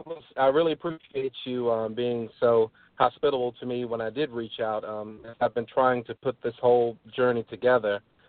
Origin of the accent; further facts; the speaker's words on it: Virginia, United States; I'm from Virginia, from Southwest Virginia, in a small town near Lynchburg, and grew up there with my mother and father and two brothers, one older, one younger.